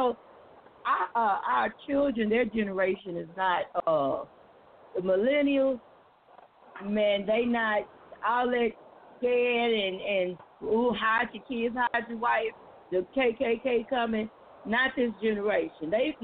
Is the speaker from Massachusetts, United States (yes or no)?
no; Atlanta, Texas, United States; Well, I was thinking about where I was raised in Atlanta, Texas. You know, Atlanta, Texas, right there by Louisiana, right there by Arkansas.